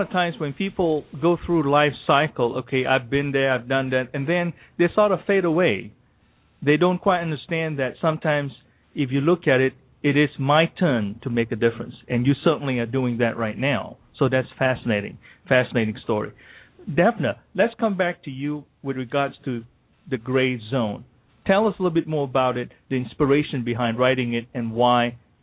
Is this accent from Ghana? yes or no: no; Malaysia; moved away as an adult; now in United States; I'm originally from Malaysia, even though my path is totally different. I was adopted at birth in Malaysia and having the opportunity to come here to the United States to go to college and so forth.